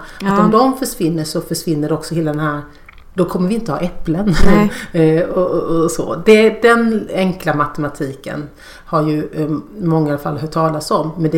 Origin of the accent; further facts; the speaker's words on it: Hårda, Småland, Sweden; also born or lived in Malmö; Jag föddes visserligen i Malmö, men bara när jag var något år så flyttade vi till Småland, till en by, till ett litet samhälle som heter Hårda. Och från den byn kommer min släkt på min mammas sida sedan århundraden tillbaka.